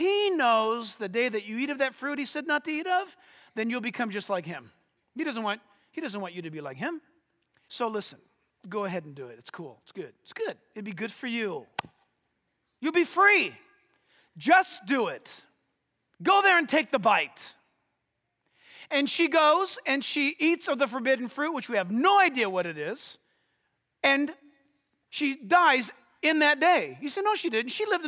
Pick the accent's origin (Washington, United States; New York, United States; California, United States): California, United States; San Diego; One of the most beautiful cities in America, outside of my hometown, San Diego, of course, is the most beautiful place in the world.